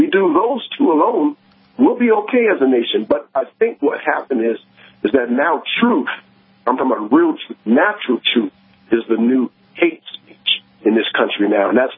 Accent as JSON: {"language": "English", "town": "Riverside", "region": "California", "country": "United States", "said": "I came from Riverside, California."}